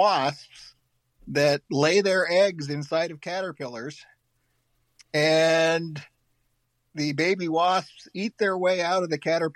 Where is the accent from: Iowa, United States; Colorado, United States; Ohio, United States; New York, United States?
Iowa, United States; Cedar Rapids; I grew up in Cedar Rapids, so I grew up.